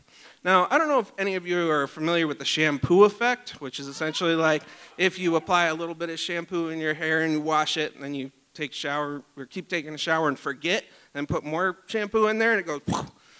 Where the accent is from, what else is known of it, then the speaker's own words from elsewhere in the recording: Talkeetna, Alaska, United States; So I grew up in Talkeetna, and that kind of made me a de facto outdoor kid, camping, fishing, etc.